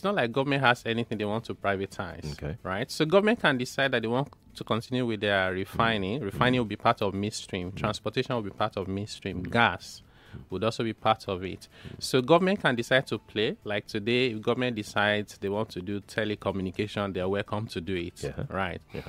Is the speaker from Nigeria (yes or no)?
yes; Niger Delta, Nigeria; By the way, I'm from the Niger Delta. So before anybody crucifies me, I'm also affected by these issues.